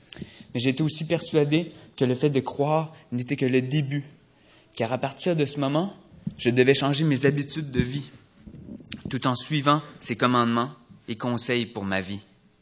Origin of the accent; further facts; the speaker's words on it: Quebec City, Quebec, Canada; born there; j'ai 28 ans et je suis né ici même à Québec dans une famille chrétienne très unie